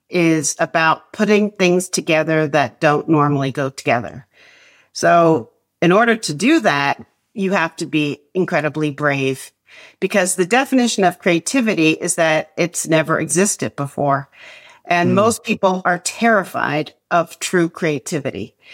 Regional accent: Bronxville, New York, United States; And where I grew up in Bronxville, New York, going to see an astrologer was not part of the vernacular in our culture.

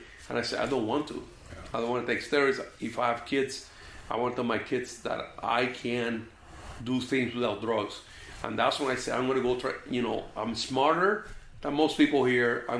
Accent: Puerto Rico; now in Columbus, United States; I was born and raised in Puerto Rico. I went to Kansas State.

